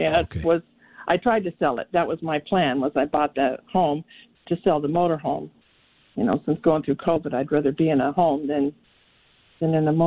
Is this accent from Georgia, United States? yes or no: no; Washington, United States; I'm from Washington, and I love Washington and Oregon